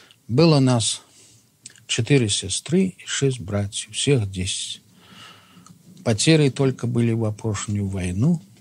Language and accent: Russian; Slutsk, Minsk Region, Belarus; born there; Родился я в 1890 году в Слуцком уезде Белоруссии, в крестьянской семье.